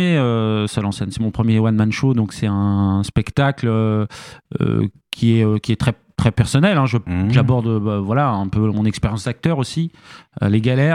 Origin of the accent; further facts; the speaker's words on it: Île-de-France, France; Pour celles et ceux qui ne connaîtraient pas la Seine-et-Marne, c'est un département rural d'Île-de-France. Et je viens de Seine-et-Marne.